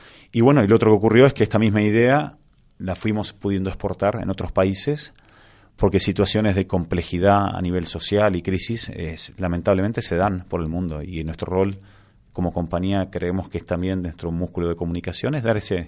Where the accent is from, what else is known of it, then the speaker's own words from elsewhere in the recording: Argentina; viniendo de donde vengo, ¿no?, con mis raíces en Argentina